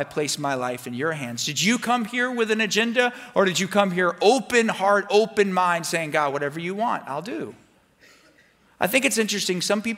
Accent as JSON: {"language": "English", "town": "North Miami Beach", "region": "Florida", "country": "United States", "tie": "born or raised there", "said": "If I go back to my hometown, okay, I'm from North Miami Beach."}